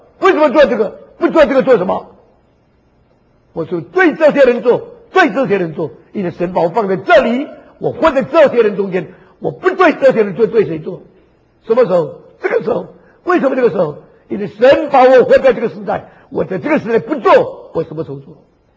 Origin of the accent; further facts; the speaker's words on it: China; born there; moved away; also born or lived in Indonesia; 为什么把我生在中国又把我带到印尼？我相信有神的旨意。为什么把我生在印尼把我放在共产党学校？